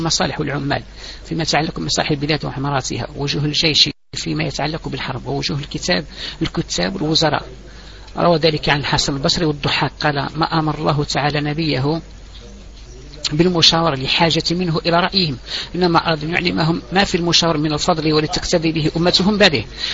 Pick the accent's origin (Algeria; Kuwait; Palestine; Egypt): Algeria; لقد حصل مرة عندنا في الجزائر مناقشة استيراد الخمر